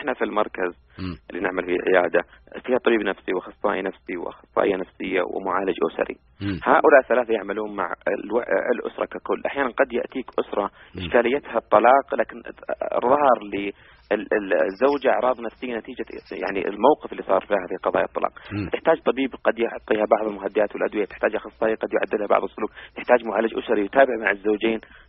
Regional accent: Saudi Arabia; ويمكن عندنا في السعودية قد تكون الجمعيات العلمية.

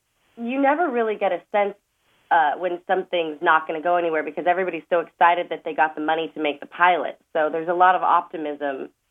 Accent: Sacramento, California, United States; You know, growing up in Sacramento, I already had built quite an impressive resume theatrically. And so when I moved to New York, I already had a lot of contact.

